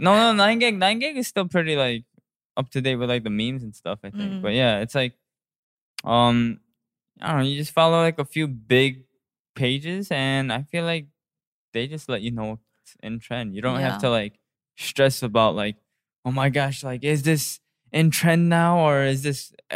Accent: United States; It's because we grew up in America.

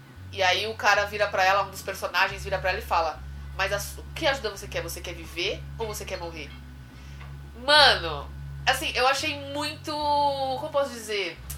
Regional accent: São Paulo, Brazil; nasci em São Paulo, cresci em São Paulo, capital, centro de São Paulo

